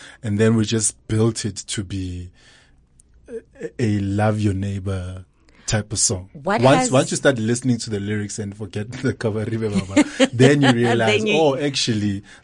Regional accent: Soweto, Gauteng, South Africa; born there; All right. I'm born in Soweto.

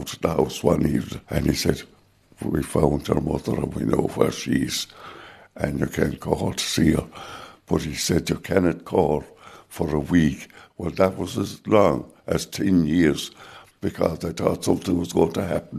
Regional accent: Kilcairden, Ireland; My mother, God rest her, I took her to my hometown to be buried in Kilcairden.

